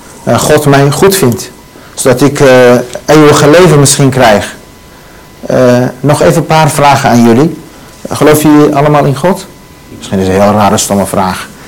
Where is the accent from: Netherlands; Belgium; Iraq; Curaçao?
Iraq; moved away; Ik ben geboren in Irak, geboren als moslim, opgevoed ook als moslim. Ik heb een hele mijn leven daar in Irak proberen God te volgen